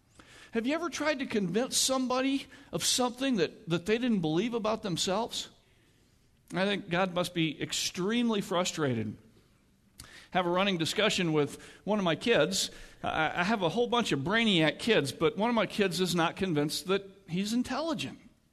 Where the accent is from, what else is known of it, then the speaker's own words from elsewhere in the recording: Midwest, United States; I got it from growing up in the Midwest.